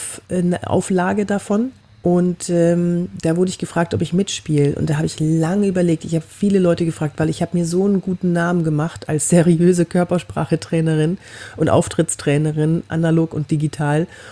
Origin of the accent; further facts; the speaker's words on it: Cologne, North Rhine-Westphalia, Germany; Und ich bin aus Köln.